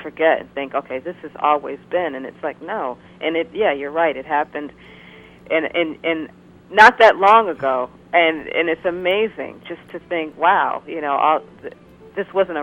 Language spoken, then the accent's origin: English; Detroit, Michigan, United States; And so, and it's great for us to both be on at the same night because we're both from Detroit.